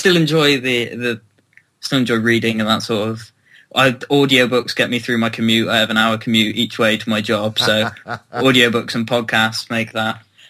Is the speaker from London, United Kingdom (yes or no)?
no; Cheltenham, South West England, United Kingdom; now in Bristol, United Kingdom; Well, I'm originally from Cheltenham in England, rather middle class, nice area. But I've moved to Bristol